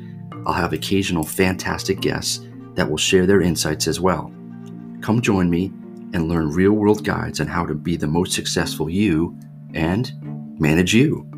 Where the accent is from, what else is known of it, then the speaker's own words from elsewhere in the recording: Connecticut, United States; and I'm from Connecticut, I recognized a New Hampshire-ish accent